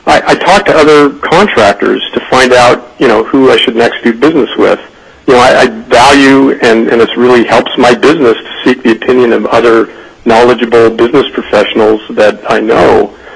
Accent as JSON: {"language": "English", "town": "Anchorage", "region": "Alaska", "country": "United States", "said": "I'm from Anchorage. I'm a small business person here."}